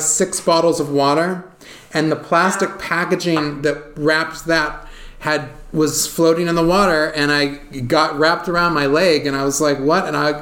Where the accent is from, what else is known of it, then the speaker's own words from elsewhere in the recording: California, United States; and I am from California, and so growing up... Yeah. So growing up, San Francisco was my big city growing up